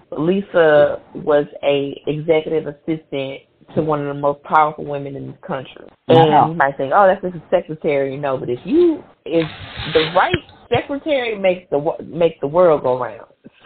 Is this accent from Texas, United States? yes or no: yes; Houston, Texas, United States; So, yeah, I write about Houston a lot because I'm from Houston, and I know a lot about the city.